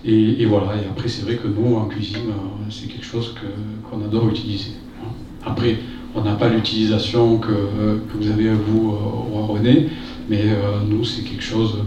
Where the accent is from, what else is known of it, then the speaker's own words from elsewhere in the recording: Digne, Provence-Alpes-Côte d'Azur, France; born there; je suis né à Digne, pas Valensole, mais pas loin.